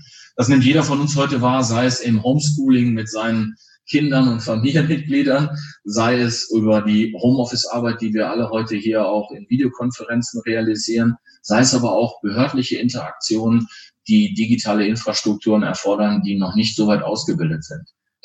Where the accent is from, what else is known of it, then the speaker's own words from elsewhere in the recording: Soest, North Rhine-Westphalia, Germany; Als gebürtiger Westfaler und Soester sage ich ganz offen, ich freue mich, wenn ich wieder in die Heimat kommen darf